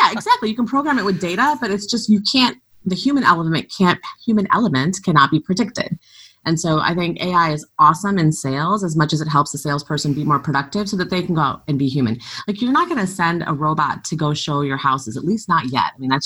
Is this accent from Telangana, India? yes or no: no; Punjab, India; born there; Those represent Punjab, which is where I was born in India.